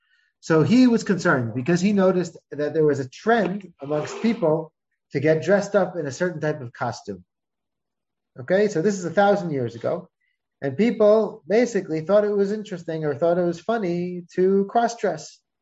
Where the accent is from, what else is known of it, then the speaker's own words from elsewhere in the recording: United States; accent: American; it wasn't my American accent that was messing up